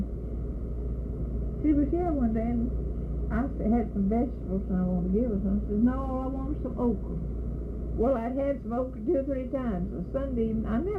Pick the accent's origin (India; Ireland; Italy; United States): United States; Myersville; I was born in Myersville, born on a plantation right near there, Myersville, then after I was in college, we moved into the city under Myersville.